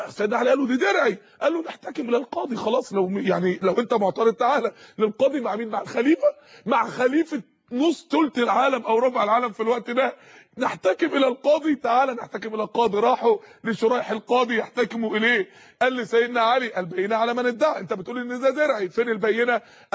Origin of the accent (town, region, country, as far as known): Egypt